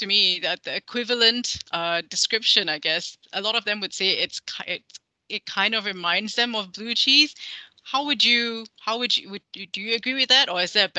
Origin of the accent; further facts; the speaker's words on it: Malaysia; it's one of the things that make me proud to be a Malaysian